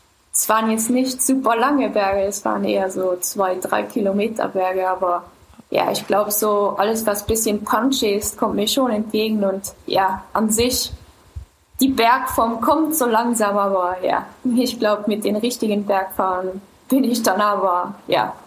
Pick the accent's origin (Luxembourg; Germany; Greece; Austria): Luxembourg; Und ich glaube, das ist bei uns in Luxemburg ein großer Vorteil